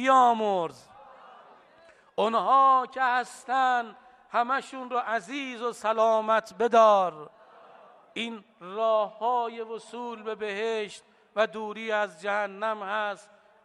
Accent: Iran; درست ما ایرانی هستیم، درست آب و خاک ما با مدینه فاصله داره،

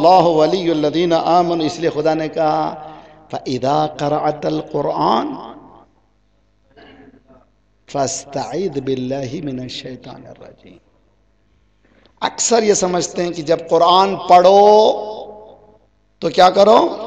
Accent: Canada; میں کینیڈا سے ہوں

